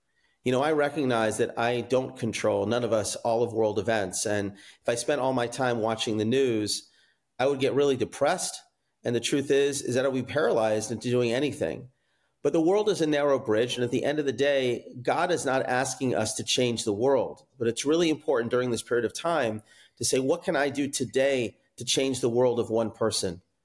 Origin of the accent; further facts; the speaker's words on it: Atlanta, Georgia, United States; also born or lived in New York; I was born in New York, but I was primarily raised in Atlanta, a Southerner. Grew up in a wonderful family, the oldest of six kids.